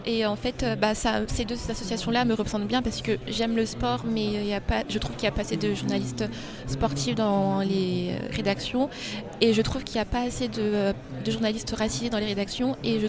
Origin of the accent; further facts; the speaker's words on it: Neuilly-sur-Marne, Île-de-France, France; parce que moi je viens de Neuilly-sur-Marne dans le 93.